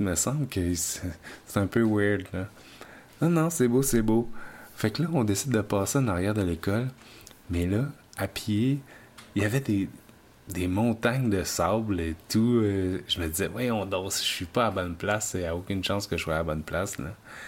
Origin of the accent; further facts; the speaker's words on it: Canada; accent: Canadian; je sors mon accent canadien comme tu peux pas croire. Là, je dis à la fille, j'arrive du Canada.